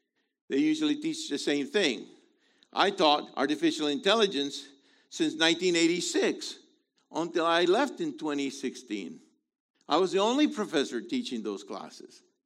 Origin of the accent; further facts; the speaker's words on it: San Juan, Puerto Rico; born there; I was born in San Juan. Actually, it was not called San Juan when I was born there. It was called Santurce.